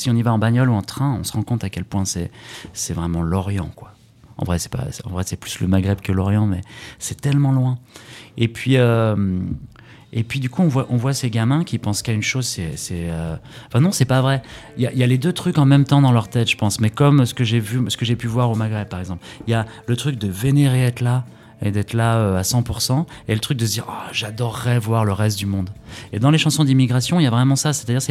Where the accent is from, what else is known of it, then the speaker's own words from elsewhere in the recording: France; born there; j'ai aucune honte à chanter en sicilien alors que j'habite en France et que je suis né en France